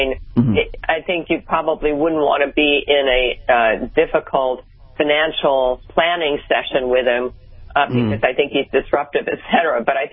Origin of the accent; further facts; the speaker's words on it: New York, United States; I do know it about him in New York because I'm a New Yorker.